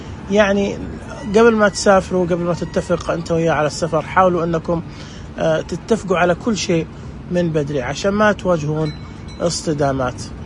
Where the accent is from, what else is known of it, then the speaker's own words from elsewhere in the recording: Saudi Arabia; عندنا في مكة مثلا تجد أنه الباصات موجودة لكن لا تغطي كامل المدينة.